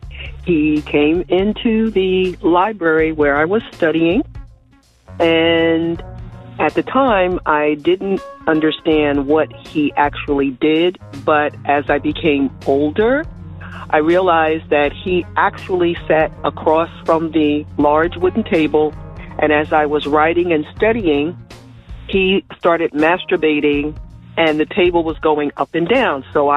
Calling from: Hillsborough, New Jersey, United States; I'm calling from Hillsborough, New Jersey.

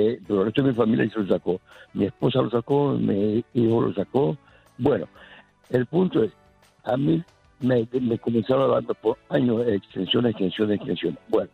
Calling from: New Jersey, United States; soy de New Jersey.

